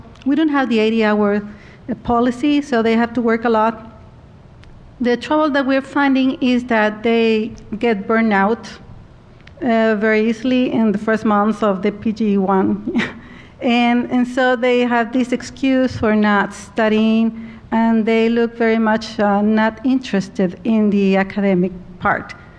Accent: El Salvador; My question, I'm coming from El Salvador.

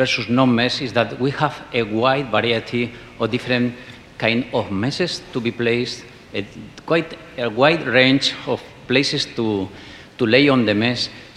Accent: Madrid, Community of Madrid, Spain; English is a second language; from Madrid, Spain.

